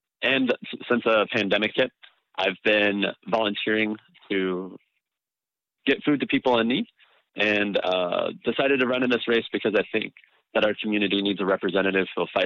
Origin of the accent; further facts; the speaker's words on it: Spokane, Washington, United States; I was born and raised here in Spokane, graduated from North Central High School